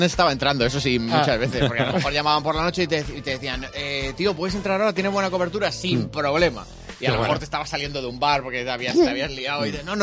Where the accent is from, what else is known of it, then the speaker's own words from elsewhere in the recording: Carranque, Castilla-La Mancha, Spain; Se llama Josué, es el cura de Carranque